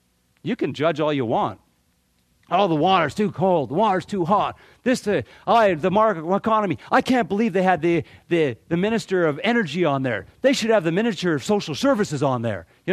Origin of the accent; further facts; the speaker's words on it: Scotland, United Kingdom; I'm as Scottish as it comes.